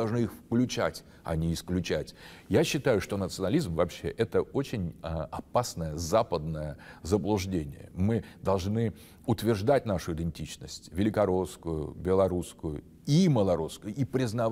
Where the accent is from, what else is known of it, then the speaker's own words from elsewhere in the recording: Russia; Мы великороссы, вы белорусы.